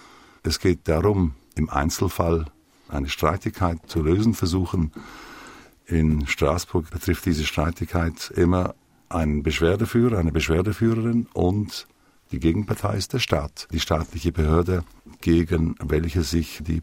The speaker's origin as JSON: {"language": "German", "country": "South Africa", "tie": "born or raised there", "also_born_or_lived": "Mozambique", "said": "ich bin in Südafrika und Portugiesisch-Ostafrika aufgewachsen und habe dort in Südafrika als 12-jähriger Bub die Apartheid erlebt. Und in Mosambik, wo meine Eltern wohnten, gab es die nicht. Aber in Südafrika, wo ich in die Schule ging."}